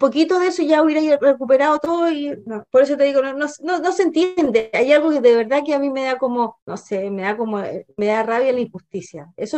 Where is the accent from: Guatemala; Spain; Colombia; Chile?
Chile